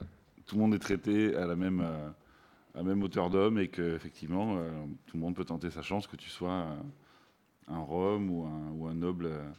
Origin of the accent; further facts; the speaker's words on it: Mérignac, Nouvelle-Aquitaine, France; also born or lived in Albi; Je suis né à Albi, mais mon père était vétérinaire et donc il a ouvert un cabinet à Mérignac, chemin long.